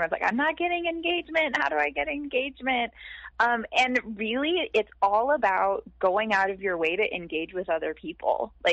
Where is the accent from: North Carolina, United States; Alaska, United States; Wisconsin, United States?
Alaska, United States; Anchorage; now in Michigan, United States; I currently live in Michigan. Okay. We've been here for just over a year. And I'm actually from Anchorage, Alaska.